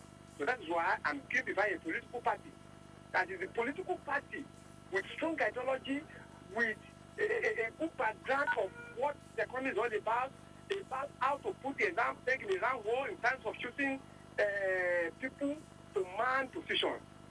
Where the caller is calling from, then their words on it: Maitama, Federal Capital Territory, Nigeria; I'm calling from Maitama.